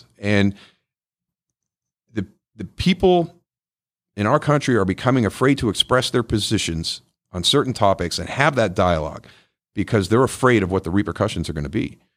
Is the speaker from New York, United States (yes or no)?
yes; Buffalo, New York, United States; And that's where I'm from. That's where I grew up. I grew up in Western New York.